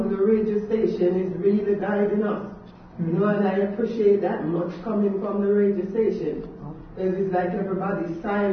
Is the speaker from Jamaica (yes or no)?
yes; Kingston, Jamaica